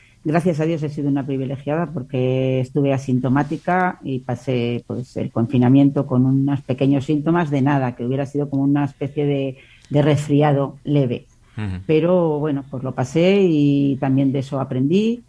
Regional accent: Santoña, Cantabria, Spain; born or raised there; also born or lived in Villafruela

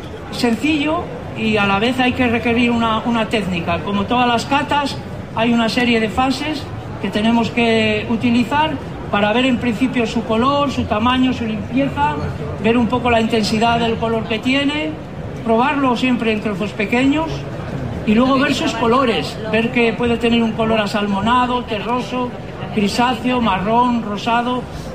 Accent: Laredo, Cantabria, Spain; Pero yo creo que a los que somos de Laredo, como más nos gusta comer una anchoa es con pan.

